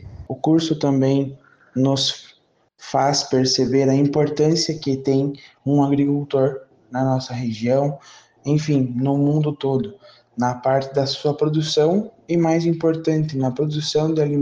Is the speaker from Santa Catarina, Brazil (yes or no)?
yes; Abelardo Luz, Santa Catarina, Brazil; sou de Abelardo Luz, do assentamento Papuã 1, trabalho com vaca de leite e também temos uma agroindústria de panificados